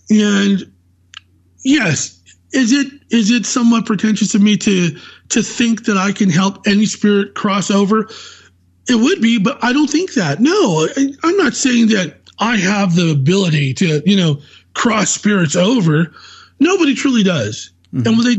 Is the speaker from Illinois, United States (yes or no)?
no; San Jose, California, United States; You know, I grew up in the Bay Area. I'm a native to the Bay Area. I was born in San Jose, California.